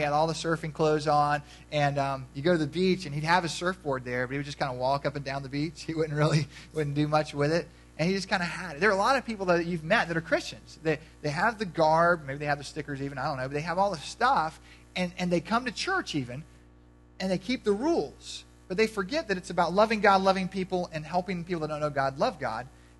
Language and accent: English; United States; because I'm an American and we should do that.